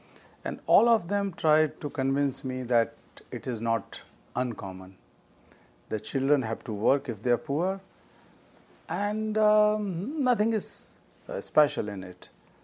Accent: India; I am an anti-child labor, anti-child slavery activist, education activist, and I come from India.

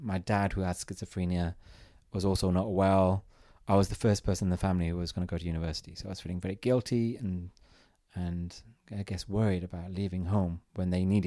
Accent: India; I was very good at maths. I think it's because I'm Indian.

